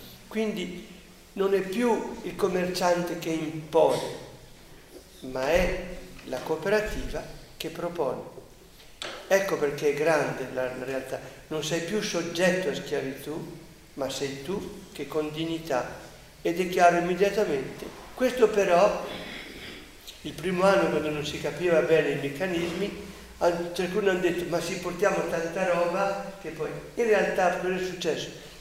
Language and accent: Italian; Denno, Trentino-Alto Adige, Italy; Che hanno fatto i contadini di Denno, del mio paese, davanti a noi?